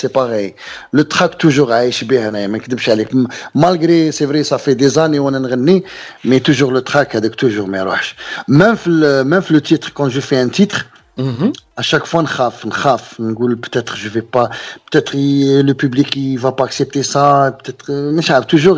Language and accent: French; Tlemcen, Tlemcen Province, Algeria; je suis de Tlemcen de nature, le Haouzi c'est à Tlemcen